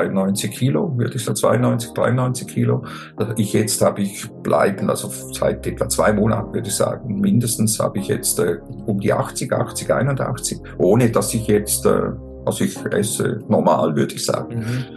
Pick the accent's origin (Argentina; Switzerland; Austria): Switzerland; wie man sehr wahrscheinlich hört, lebe ich in der Schweiz, oder bin ich Schweizer sogar, und bin 65 jetzt geworden, gerade im Februar